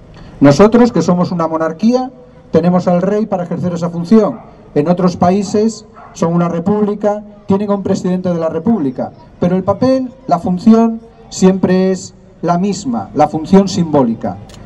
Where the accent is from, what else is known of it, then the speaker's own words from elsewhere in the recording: Catalonia, Spain; los catalanes somos españoles como los demás.